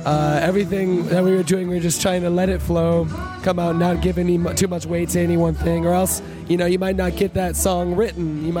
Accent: Wisconsin, United States; also born or lived in Colorado / Mexico; now in Minnesota, United States; I grew up in Wisconsin and spent a little time in Colorado and a lot of time in Mexico growing up. And I got back to Minnesota to go to school

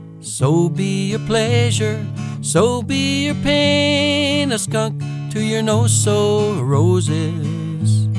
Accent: St. Croix Falls, Wisconsin, United States; They're 4 miles north of St. Croix Falls, my hometown.

